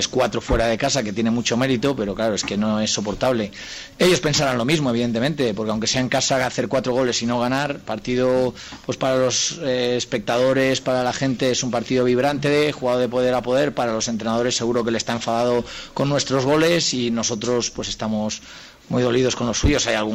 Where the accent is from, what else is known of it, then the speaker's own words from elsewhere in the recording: Valencian Community, Spain; los dos somos valencianos